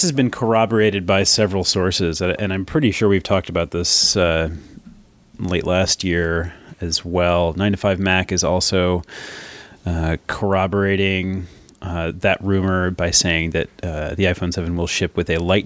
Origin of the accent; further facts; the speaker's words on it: Midwest, United States; I'm from the Midwest. They don't have those.